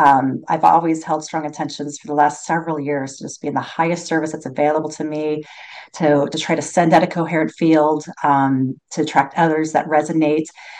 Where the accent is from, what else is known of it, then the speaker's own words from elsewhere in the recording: California, United States; I grew up in Northern California, home of the redwoods, those tall, like amazing trees that are 2,000 years old.